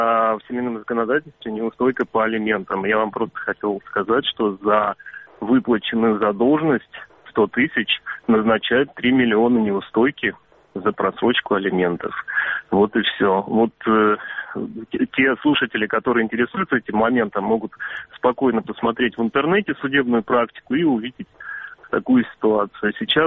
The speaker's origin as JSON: {"language": "Russian", "town": "Feodosia", "region": "Crimea", "country": "Ukraine", "said": "Здравствуйте, я из города Феодосия"}